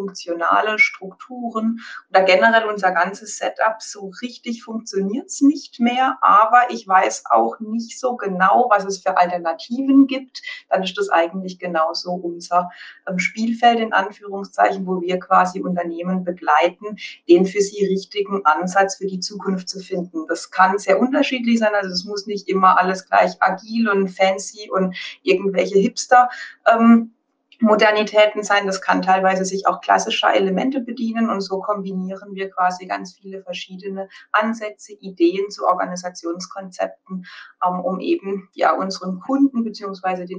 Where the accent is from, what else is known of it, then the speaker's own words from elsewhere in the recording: Baden-Württemberg, Germany; accent: Baden dialect; Ich komme aus Baden. Also man wird mir den Dialekt etwas nachsehen.